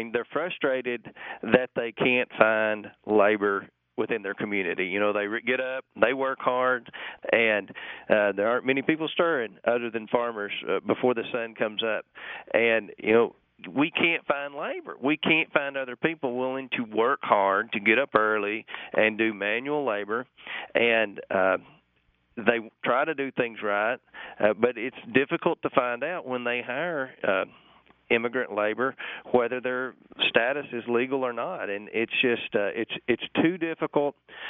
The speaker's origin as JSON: {"language": "English", "country": "United States", "tie": "born or raised there", "said": "When I was growing up in Monroe County in the 80s, everyone worked on the farm."}